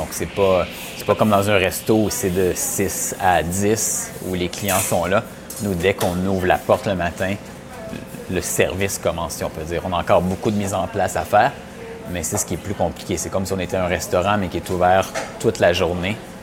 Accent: Laval, Quebec, Canada; Donc, je suis originaire de Laval des Rapides. Donc, mes parents étaient les deux enseignants.

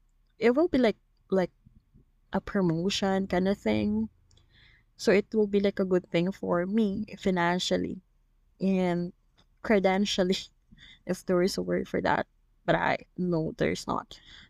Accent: Philippines; because as a Filipino, you know, even though seniority does not really strictly follows here

